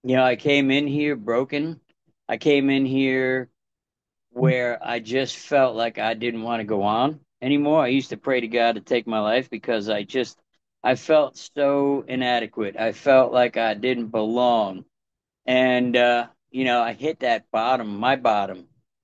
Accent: New York, United States; I'm from New York originally.

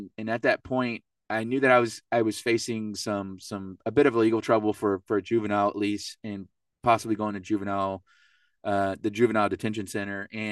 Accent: Hutto, Texas, United States; I'm hailing from Hutto, Texas. I don't fault you for not being able to pronounce it because nobody can. It's a suburb outside of Austin, Texas.

